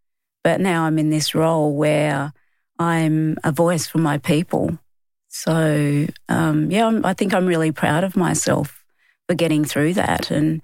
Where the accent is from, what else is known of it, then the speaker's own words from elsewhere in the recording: Adelaide, South Australia, Australia; growing up in Adelaide, it was pretty tough. You know, I grew up in the community with my family. My mum and dad separated when I was about 3 years old. So I grew up with my mum, who's Aboriginal. My dad's Dutch. So I grew up around my Aboriginal family